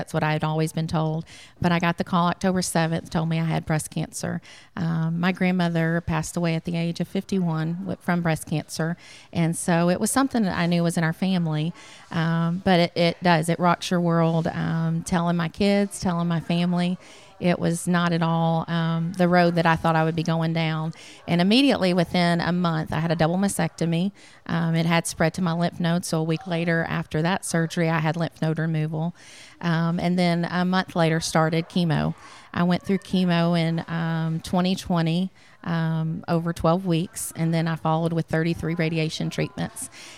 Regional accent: Memphis, Tennessee, United States; born there; now in Athens, United States; I was not. No, I was born in Memphis, Tennessee. We've been in the North Alabama area for almost 18 years, but we moved to Athens 9 years ago in August.

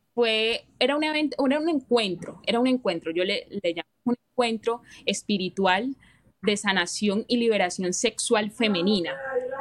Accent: Quibdó, Chocó, Colombia; now in Armenia, Colombia; yo soy de Quibdó, Chocó. Actualmente vivo en Armenia, estudio medicina, tengo 25 años

